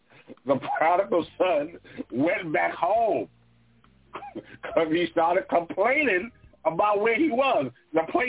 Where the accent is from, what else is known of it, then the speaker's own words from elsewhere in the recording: St. Thomas, U.S. Virgin Islands; born there; I was born in the Virgin Islands, St. Thomas Virgin Islands, which is owned by the United States